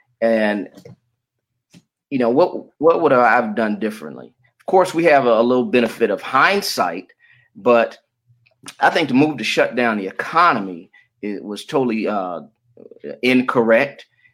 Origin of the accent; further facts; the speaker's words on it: Detroit, Michigan, United States; born there; also born or lived in Florida; And I was born in Detroit. I finished high school in Florida, got my college degree from Morehouse College